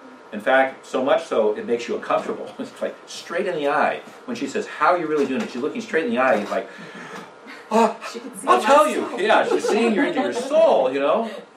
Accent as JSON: {"language": "English", "region": "California", "country": "United States", "tie": "born or raised there", "said": "growing up in California, it's Mexican Spanish that I've heard all my life"}